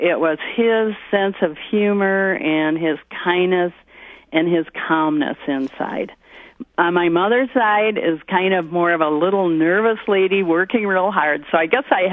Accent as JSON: {"language": "English", "town": "Okemos", "region": "Michigan", "country": "United States", "tie": "born there", "said": "I was born in Okemos, Michigan, which is now a bedroom community of Lansing, but back then it was a farm town. And I probably came from farm families."}